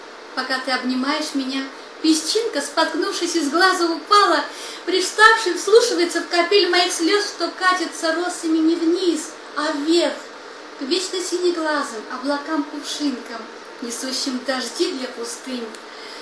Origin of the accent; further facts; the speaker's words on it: Yerevan, Armenia; also born or lived in Stepanakert; Я родилась в Степанакерте, хотя жила в Ереване.